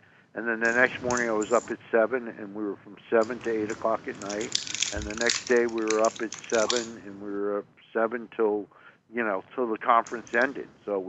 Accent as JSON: {"language": "English", "country": "United States", "tie": "born or raised there", "said": "thank God I grew up in America."}